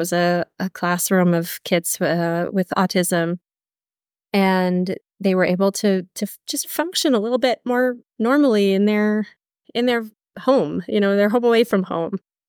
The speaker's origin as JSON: {"language": "English", "region": "Texas", "country": "United States", "moved": "yes", "lives_now": "Israel", "said": "Originally, I'm from Texas, but I've been in Israel for 22 years now."}